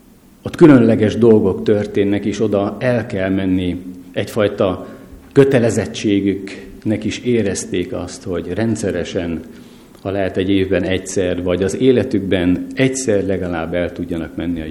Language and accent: Hungarian; Eastern Hungary, Hungary; Magyarország keleti végén nőttem fel, kisgyerekként mindenre volt lehetőségünk